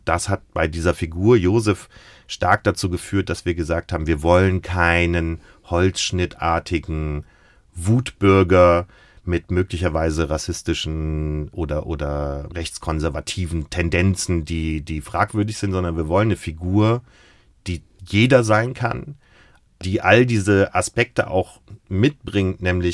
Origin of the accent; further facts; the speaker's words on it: Koblenz, Germany; also born or lived in Cologne; Und dann sage ich, aus Köln. Nein, Mann, wo kommst du wirklich her? Dann sage ich, aus Koblenz.